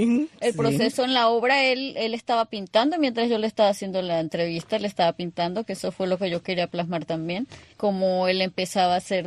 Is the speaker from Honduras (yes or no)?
no; Venezuela; moved away as an adult